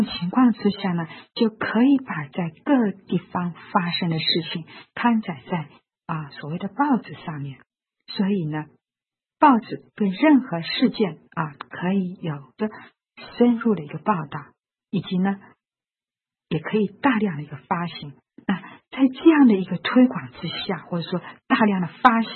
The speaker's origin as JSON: {"language": "Chinese", "country": "China", "said": "我们中国人是首先发明的印刷术"}